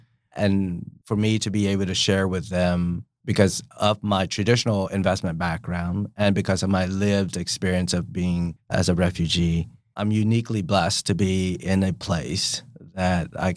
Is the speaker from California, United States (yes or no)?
no; Tulsa, Oklahoma, United States; So growing up in Tulsa, you know, I grew up housing insecure, food insecure, physical insecurity as well.